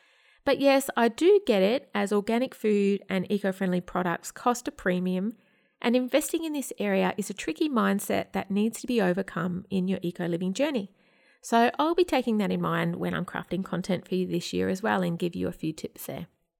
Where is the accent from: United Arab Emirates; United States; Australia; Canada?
Australia; This didn't surprise me either, since like attracts likes, and I'm Australian in that age bracket too.